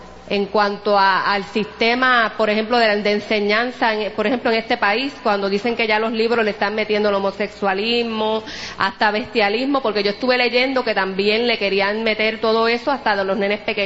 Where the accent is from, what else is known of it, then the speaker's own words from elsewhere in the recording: Puerto Rico; hablando de nosotros como puertorriqueños, que utilizamos mucho el ay bendito. El ay bendito puertorriqueño